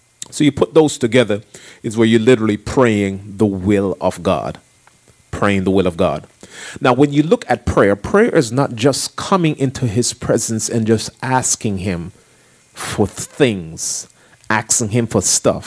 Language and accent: English; Jamaica; pray for your I was about to say prime minister because I'm from Jamaica, but it's pray for your president.